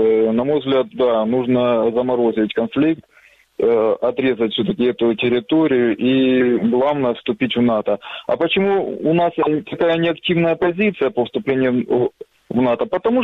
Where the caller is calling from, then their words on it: Kramatorsk, Donetsk Oblast, Ukraine; Краматорск. Добрый вечер.